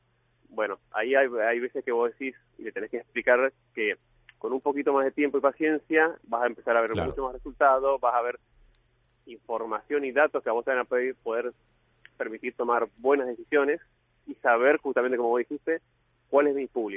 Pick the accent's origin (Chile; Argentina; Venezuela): Argentina; now in Spain; los dos fundadores somos argentinos. Empezamos a emprender aquí en España